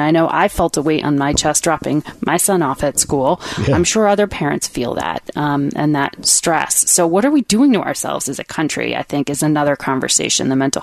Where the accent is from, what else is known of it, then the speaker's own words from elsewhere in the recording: Connecticut, United States; She has changed the laws in Connecticut, helped to change the laws in Connecticut, her home state, my home state.